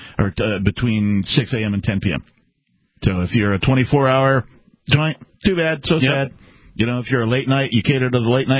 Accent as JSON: {"language": "English", "region": "Midwest", "country": "United States", "said": "Yeah, I mean, being a Midwesterner, I have no love for Illinois or Chicago"}